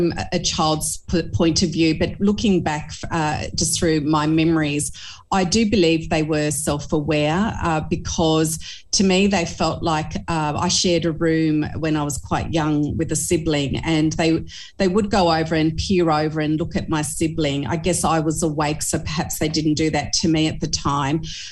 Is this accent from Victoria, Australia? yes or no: no; Hobart, Tasmania, Australia; So I grew up in Hobart, and Hobart, of course, was a colony very early in the piece.